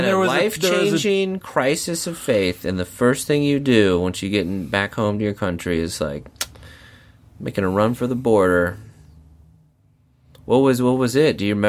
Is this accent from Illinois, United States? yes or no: no; San Diego, California, United States; I grew up in San Diego.